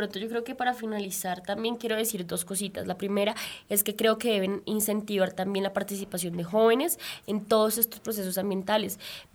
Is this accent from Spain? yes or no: no; Colombia; es ese el momento en el que como colombianos tenemos que leer las propuestas